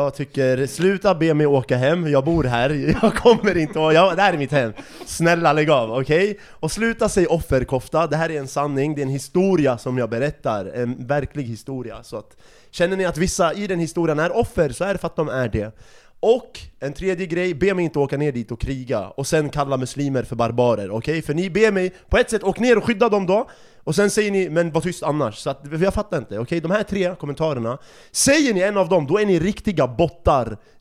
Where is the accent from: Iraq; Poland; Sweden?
Iraq; Och det finns en orsak till att jag som iraker är väldigt engagerad i frågan.